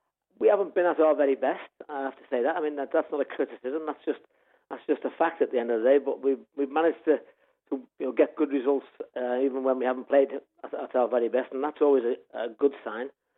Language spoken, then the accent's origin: English; Bootle, North West England, United Kingdom; Obviously, I grew up in Bootle.